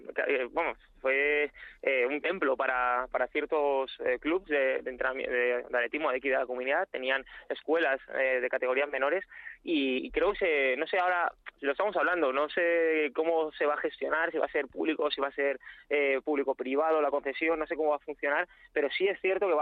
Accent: Community of Madrid, Spain; creo que también en Madrid es normal que, siendo yo madrileño, conociéndome toda la gente de los pueblos aledaños

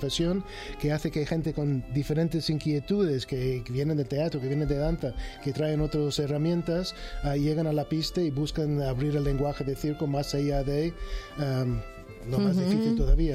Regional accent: New York, United States; de Nueva York.

